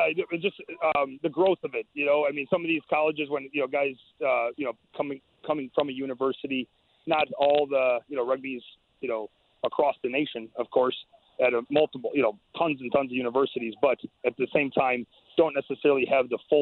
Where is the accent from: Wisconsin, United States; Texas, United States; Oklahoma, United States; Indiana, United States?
Wisconsin, United States; I know the high school that I grew up in Wisconsin